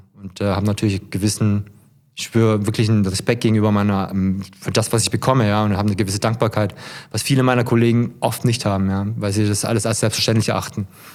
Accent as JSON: {"language": "German", "region": "Hesse", "country": "Germany", "said": "Ich habe jetzt eigentlich die letzten Jahre nur in einer Großstadt gelebt und jetzt seit letztem Wochenende komme ich ja aus Hessen, wie gesagt, ja, wohne ich jetzt auf dem Dorf"}